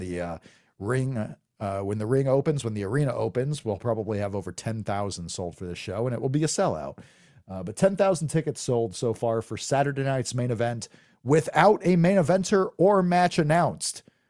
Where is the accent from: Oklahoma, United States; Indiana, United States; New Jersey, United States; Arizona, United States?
Indiana, United States; Fort Wayne; And I can say this because I'm from Fort Wayne, Indiana.